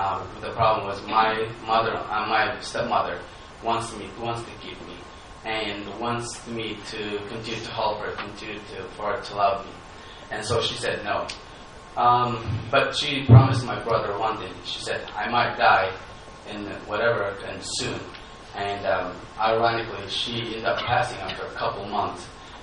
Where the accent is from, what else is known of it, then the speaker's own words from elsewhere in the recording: Ethiopia; I was born with goats and sheep, but I wasn't born, except I was born in Middle Ethiopia, where Jesus was born in Bethlehem.